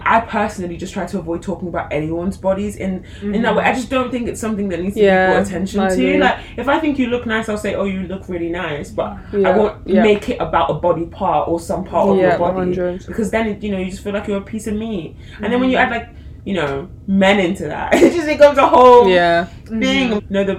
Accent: Sheffield, Yorkshire and the Humber, United Kingdom; one of three black people, because I grew up in Sheffield.

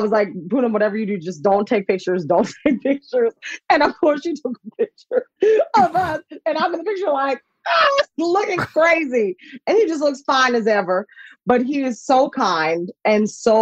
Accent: New Jersey, United States; I'm from Jersey, so I think maybe this is just a Jersey thing.

